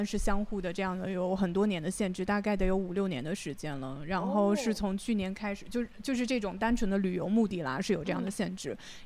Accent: Beijing, China; 因为我是北京人，然后

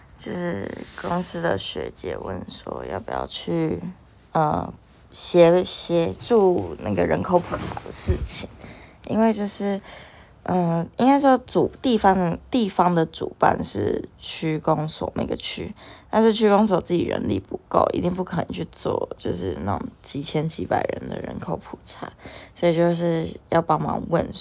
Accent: Taichung, Taiwan; 而且我印象中我小时候在台中就是也会看到那种邻长或警察就是一起来

